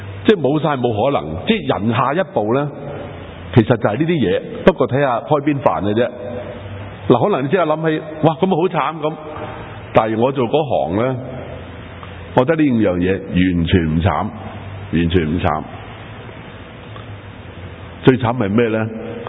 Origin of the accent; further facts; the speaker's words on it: China; 嗱，我哋系中国人，我哋中国人谂到三招可以控制嘅。